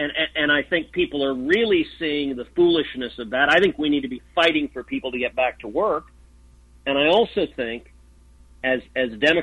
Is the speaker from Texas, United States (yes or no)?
yes; Texas, United States; Austin, Texas, in my home state of Texas